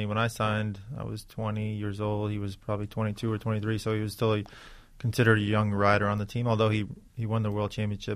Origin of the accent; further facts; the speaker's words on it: New York City, New York, United States; Obviously, growing up in Richmond Hill, Queens, there was no mountains.